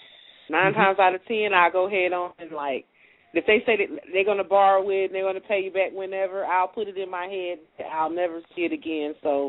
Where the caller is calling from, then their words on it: Panama; I'm calling from Panama.